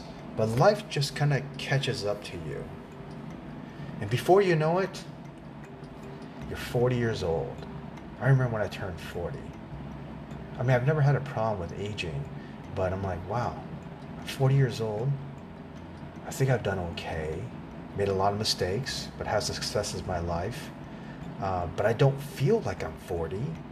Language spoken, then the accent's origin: English; Arizona, United States; Latin America has always been part of our lives, living in the Southwest, you know, growing up in Arizona.